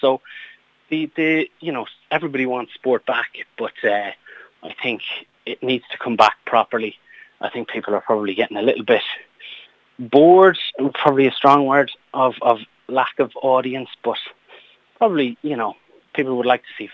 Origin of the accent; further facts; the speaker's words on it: Connacht, Ireland; Yes, I am a Corry man. So born and bred in Corry, and would have obviously played with Corry Bowes for several years.